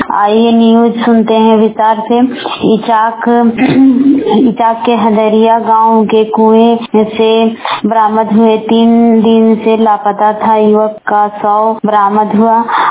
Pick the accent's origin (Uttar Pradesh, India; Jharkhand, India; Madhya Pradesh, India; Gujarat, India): Jharkhand, India; बड़कागांव प्रखंड की रहने वाली हूँ।